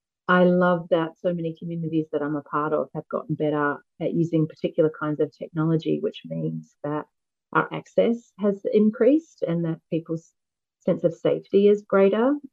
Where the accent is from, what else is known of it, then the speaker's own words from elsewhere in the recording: Rotorua, Bay of Plenty, New Zealand; also born or lived in Putaruru / Tauranga; I'm originally from the middle of the North Island. So I was born in Putaruru while my family were living there. Actually, mum and I got sent off to Hamilton Hospital. I grew up in Rotorua, a little bit in Tauranga.